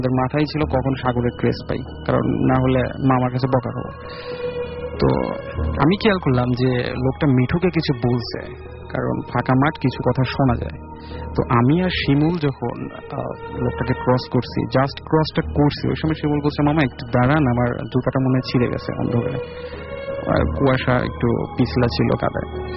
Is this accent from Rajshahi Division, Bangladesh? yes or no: yes; Pabna, Rajshahi Division, Bangladesh; আমি এসেছি মধ্যপাড়া থেকে আমার হোম টাউন পাবনার অষ্টমীর সাথে।